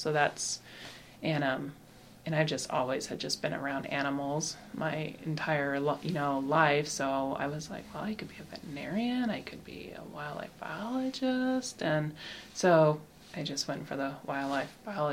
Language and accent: English; Alaska, United States; also born or lived in Montana; So I was born in Montana, and then my family moved to Alaska in the interior, and when I was probably 5 or 6.